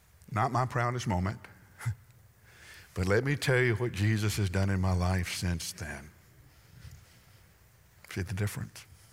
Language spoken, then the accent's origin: English; the South, United States; Now I'm from the South. You're from the South. We all know what it means to fix and to get ready.